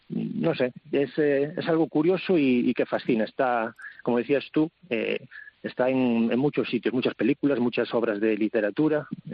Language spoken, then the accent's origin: Spanish; Viveiro, Galicia, Spain; now in A Coruña, Spain; yo soy de Viveiro, aunque actualmente resido en A Coruña ya desde hace años